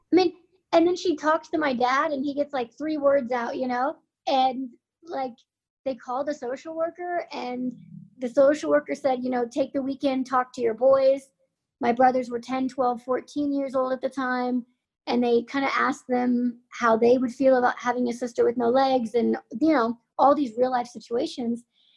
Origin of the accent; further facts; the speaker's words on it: United States; born there; I was born in the States. A lot of people think I was born in Romania, but my biological family is from Romania and then moved to the US and then I was put up for adoption here.